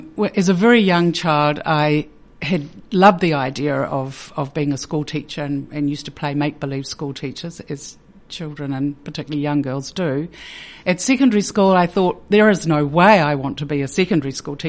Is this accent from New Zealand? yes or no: yes; Gisborne, New Zealand; moved away as an adult; And I lived in Gisborne until I left school to go to university.